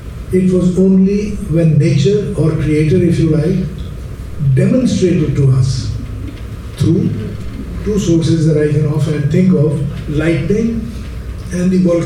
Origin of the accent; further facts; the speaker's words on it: Pakistan; My background is nuclear and space. I'm a visitor from Pakistan.